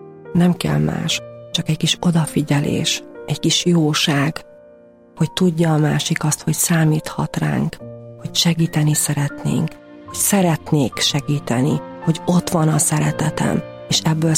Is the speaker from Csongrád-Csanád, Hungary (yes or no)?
no; Tuzsér, Szabolcs-Szatmár-Bereg, Hungary; Szabolcs megye egyik kis településéről származom, Tuzsér falujából. 7 gyerekes családban nőttem föl, cigánytelepen.